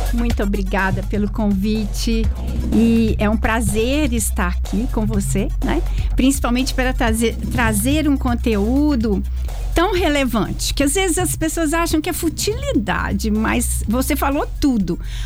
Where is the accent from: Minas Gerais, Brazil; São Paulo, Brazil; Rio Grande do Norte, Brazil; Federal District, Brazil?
Minas Gerais, Brazil; Lavras; É, eu sou daqui de Lavras, muita gente me conhece.